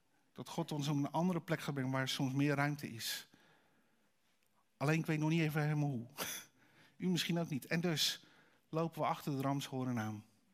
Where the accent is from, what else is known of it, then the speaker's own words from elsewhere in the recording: Netherlands; Weet je wel, denk ik dan als Hollander.